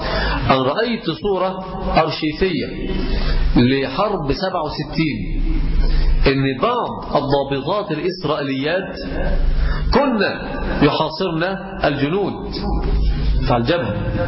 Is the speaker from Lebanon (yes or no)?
no; Egypt; عندنا في مصر خلاص يحل التقاعد